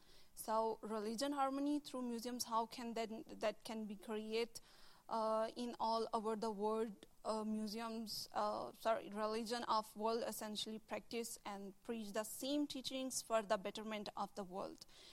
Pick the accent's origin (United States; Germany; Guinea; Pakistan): Pakistan; as we Pakistani Muslim people say that we are extremist.